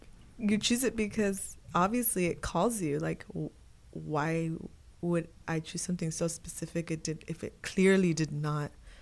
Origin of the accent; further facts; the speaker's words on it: Delano, California, United States; I grew up in Delano, California. And this is a farmworking community.